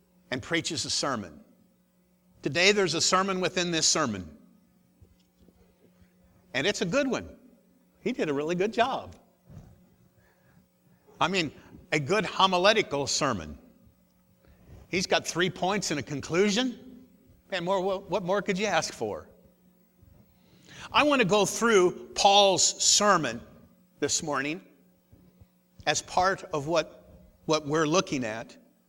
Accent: Indiana, United States; So, no, I'm from Southern Indiana.

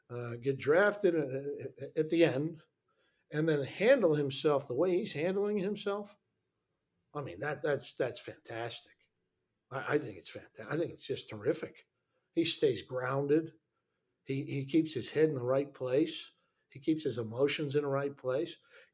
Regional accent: Pittsburgh, Pennsylvania, United States; And I grew up in Pittsburgh with the Pittsburgh Steelers.

